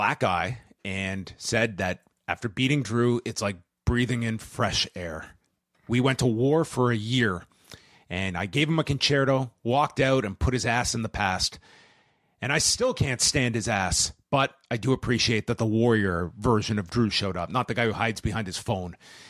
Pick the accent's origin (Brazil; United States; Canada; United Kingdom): Canada; North York, Ontario; when I grew up in North York, I had one goal.